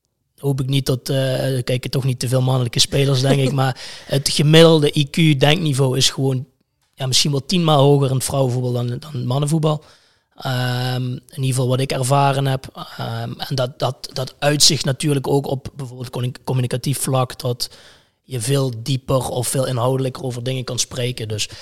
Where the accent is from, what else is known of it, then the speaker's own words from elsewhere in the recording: Sittard, Limburg, Netherlands; Dus we stonden op de Markt in Sittard, waar ik ben opgegroeid.